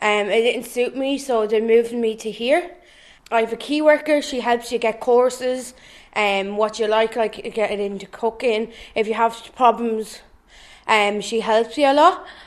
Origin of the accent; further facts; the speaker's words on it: Newbridge, Kildare, Ireland; I'm from Newbridge.